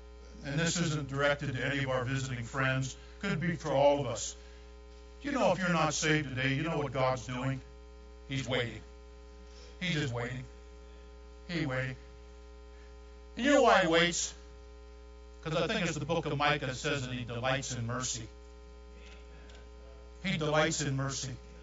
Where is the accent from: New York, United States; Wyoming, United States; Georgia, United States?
New York, United States; I'm a New Yorker, just like everybody else.